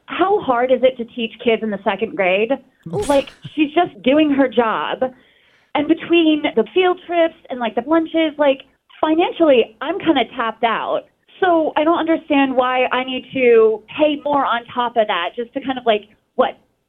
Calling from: Bel Air, Maryland, United States; from Bel Air

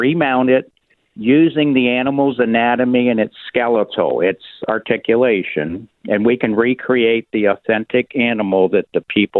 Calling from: Clinton, Pennsylvania, United States; Hey, Larry, I'm right out here in Clinton, Pennsylvania.

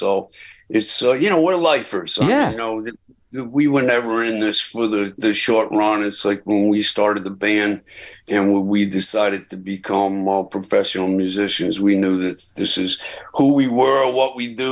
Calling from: Rhode Island, United States; Greg, how you doing? I'm calling you from Rhode Island.

